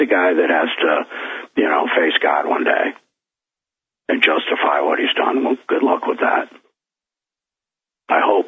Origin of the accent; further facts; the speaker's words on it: United States; You know, I'm an American. I'm patriotic.